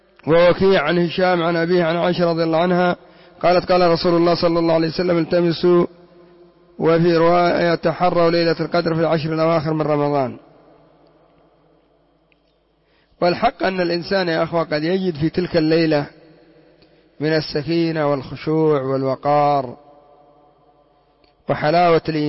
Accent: Yemen; لو كان عندنا في اليمن سيقولون لعله خزن

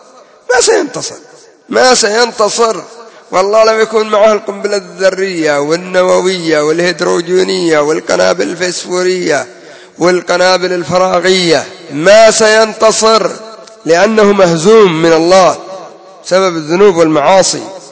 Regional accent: Yemen; انظروا في شعبان كم تتوجه من الزيارات هنا عندنا في اليمن

